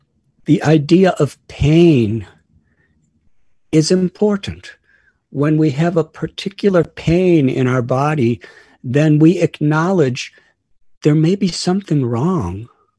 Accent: United States; when I was a young boy growing up in America.

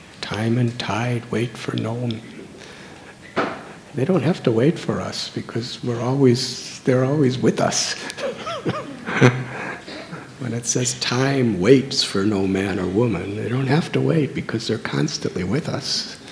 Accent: United States; I'm from the United States, and when I went to school, I don't know how things are taught these days, I went to school in the 50s and 60s.

